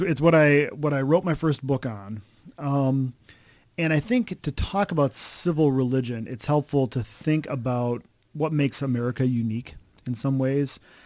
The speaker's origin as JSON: {"language": "English", "region": "Wisconsin", "country": "United States", "tie": "born or raised there", "said": "I grew up all over the place, mostly in Wisconsin, though."}